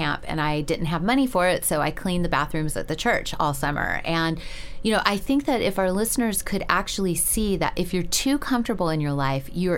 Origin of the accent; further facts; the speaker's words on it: Lompoc, California, United States; In a little California town called Lompoc. And my family were immigrants, and, well, my grandparents, and my dad, you know, was really shy, and he definitely had the immigrant thing going.